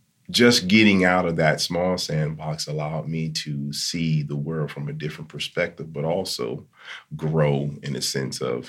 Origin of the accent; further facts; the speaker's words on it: Benton Harbor, Michigan, United States; I came from Benton Harbor. It was kind of one-sided. You know how we look at things at home.